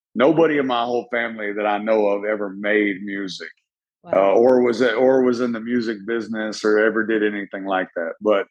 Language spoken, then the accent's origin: English; Tennessee, United States; also born or lived in San Diego, California; I was born in San Diego, California, because that's where my dad was stationed in the Navy. Not long after I was born, my dad retired from the Navy, and he moved me and my mother and him. We moved back here to their hometown, Bedford County, Tennessee